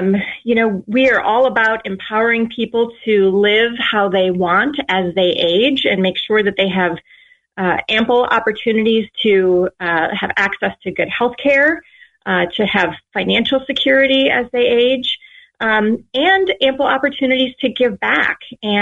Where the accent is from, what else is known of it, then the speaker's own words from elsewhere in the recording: South Dakota, United States; I am no stranger to the area. I was born and raised in South Dakota, so I'm just across the border.